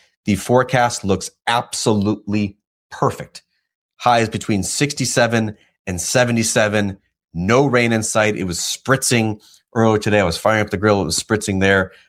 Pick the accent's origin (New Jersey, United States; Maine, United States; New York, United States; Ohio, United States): New York, United States; Canandaigua; shout out to all my friends in Canandaigua, New York, my hometown friends who are reading that story.